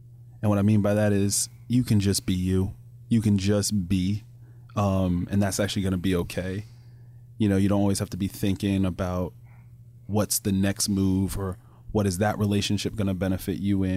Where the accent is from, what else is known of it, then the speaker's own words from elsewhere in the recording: Germany; I grew up in Germany, man.